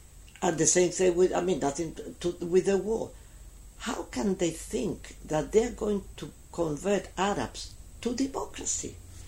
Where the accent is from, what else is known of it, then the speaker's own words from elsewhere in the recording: Gibraltar; born there; I mean, we are British passport. I don't consider myself English. I have a British passport because I was born in Gibraltar.